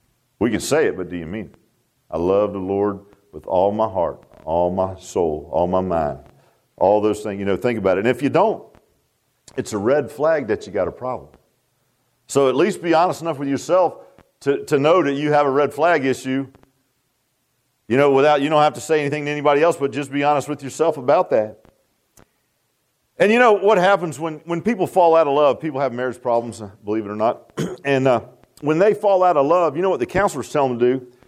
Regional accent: Virginia Beach, Virginia, United States; I remember when I grew up in Virginia Beach, and I was a surfer.

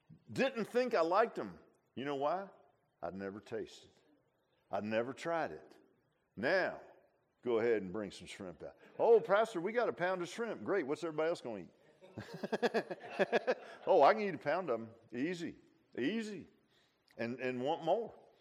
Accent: Virginia Beach, Virginia, United States; Man, I grew up in Virginia Beach. You know, we had a boat and we lived.

